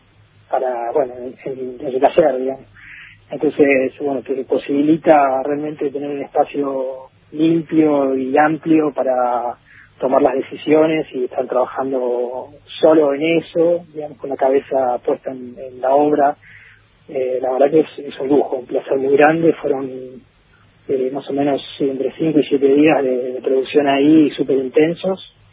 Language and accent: Spanish; Puerto Madryn, Chubut, Argentina; now in Córdoba, Argentina; Yo soy de Puerto Madryn, sí